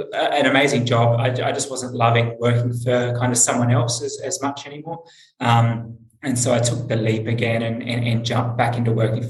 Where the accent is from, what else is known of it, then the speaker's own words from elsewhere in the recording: Adelaide, South Australia, Australia; moved away as an adult; also born or lived in Sydney / Melbourne; I'm from Adelaide in Australia. I left Adelaide in about 2013, moved to Sydney, moved to Melbourne for another job, moved back to Sydney, moved back to Melbourne, and then I moved to Chiang Mai in Thailand for a few months